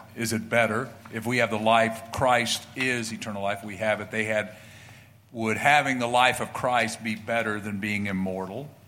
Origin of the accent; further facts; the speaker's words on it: Kentucky, United States; Does that make sense, or is that just I'm from Kentucky and I'm just